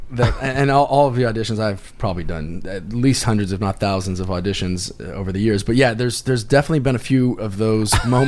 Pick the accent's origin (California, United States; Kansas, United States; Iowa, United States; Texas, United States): California, United States; We grew up in California.